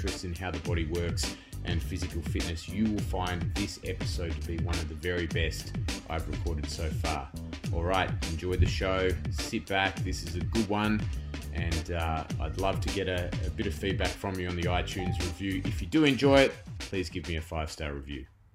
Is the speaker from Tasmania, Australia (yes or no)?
yes; Tasmania, Australia; but growing up in Tasmania, we watched AFL football all the time.